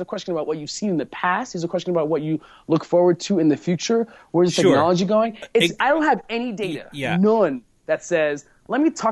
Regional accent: Brooklyn, New York, United States; Hey, man, I'm from Brooklyn.

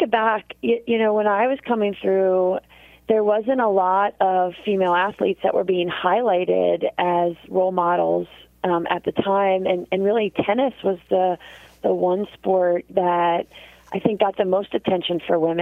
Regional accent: Baltimore, Maryland, United States; Well, I'm from Baltimore, Maryland.

